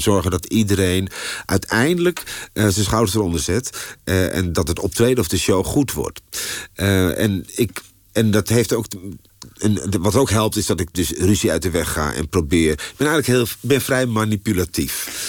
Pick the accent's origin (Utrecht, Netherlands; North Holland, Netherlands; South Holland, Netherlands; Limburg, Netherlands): North Holland, Netherlands; accent: Zaans; En ik merkte als ik moe ben, dan komt dat ook weer terug. Dat Zaans accent.